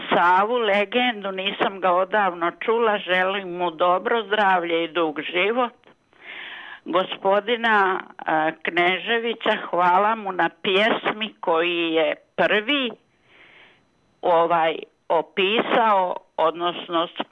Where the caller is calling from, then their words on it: Kozarska Dubica, Republika Srpska, Bosnia & Herzegovina; iz Kozarske Dubice.